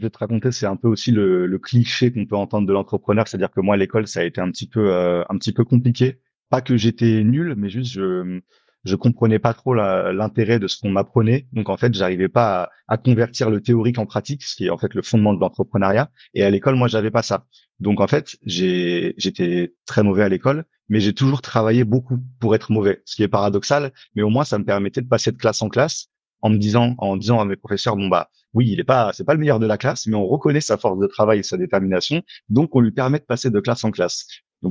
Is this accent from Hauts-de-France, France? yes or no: no; Paris, Île-de-France, France; J'ai 28 ans. Je suis un pur produit de Paris. J'y suis né, j'y ai grandi. Mais je pense que comme la majorité des Parisiens, je suis originaire de Bretagne.